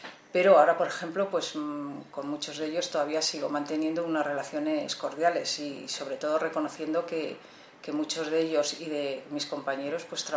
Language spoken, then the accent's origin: Spanish; Basque Country, Spain; Somos del País Vasco y, bueno, pues eso siempre ha sido una semilla dentro de mi casa.